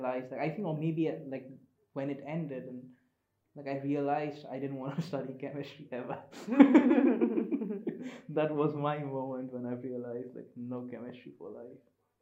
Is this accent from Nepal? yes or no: yes; Nepal; English is a second language; Growing up in Nepal was fun, yeah. It was very carefree.